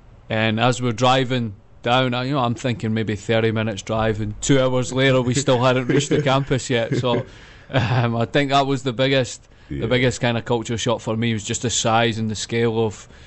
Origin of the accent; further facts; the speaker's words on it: Falkirk, Scotland, United Kingdom; I'm from Scotland. Okay. Little town called Falkirk, which is right in the middle of the country. Yeah. We got Glasgow to the left, and then Edinburgh to the right. So we're about 30 minutes between each one.